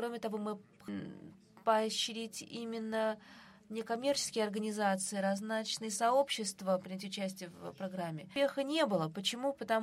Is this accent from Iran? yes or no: yes; Iran; я из Ирана